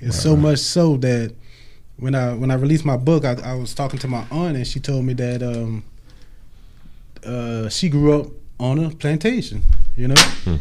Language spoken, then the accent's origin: English; Louisiana, United States; All right, so I'm from the Southern Bend, man.